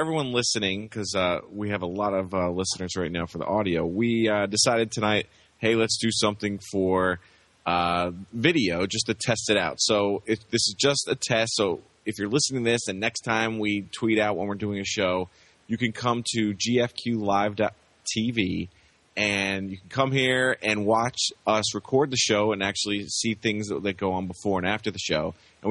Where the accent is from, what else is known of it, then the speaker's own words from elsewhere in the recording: North Carolina, United States; which that is my home state, so I could never wear such shirts.